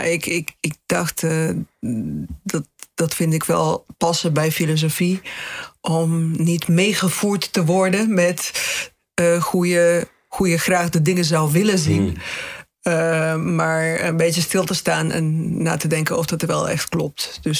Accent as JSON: {"language": "Dutch", "country": "Belgium", "moved": "as an adult", "lives_now": "Netherlands", "said": "ik kom uit België, dus ik ben geen vluchteling. Ik ben gewoon een student-migrant, zeg maar."}